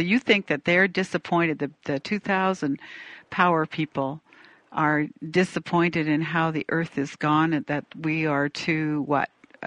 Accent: Canada; now in United States; I'm not actually American, I'm Canadian, but I am here now, so I kind of am American.

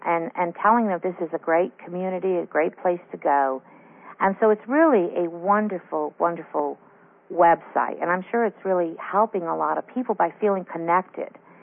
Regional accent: New York, United States; I'm from New York, Pam, and blizzard is not a good thing, okay?

